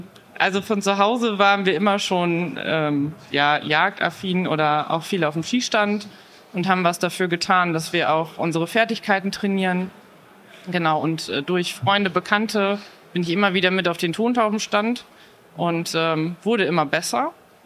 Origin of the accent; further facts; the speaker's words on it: North Rhine-Westphalia, Germany; Ich komme ursprünglich aus dem Münsterland. Bin da auch familiär mit jagdlichem Hintergrund aufgewachsen.